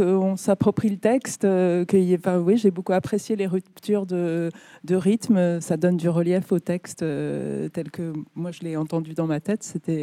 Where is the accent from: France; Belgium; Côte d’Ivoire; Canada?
France; Paris, Île-de-France; Je suis parisienne, j'ai grandi à Paris, j'ai fait mes études là